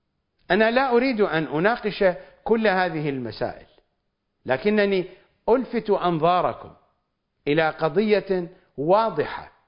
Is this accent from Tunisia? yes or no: no; Iraq; مدينة النجف عندنا في العراق هي أشهر المدن في العراق